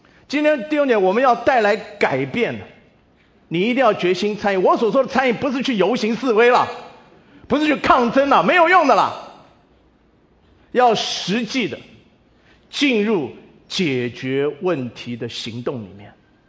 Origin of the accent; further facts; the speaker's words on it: China; 我很多时候我们中国人就是在这样北美的社会里，我们常常很退缩。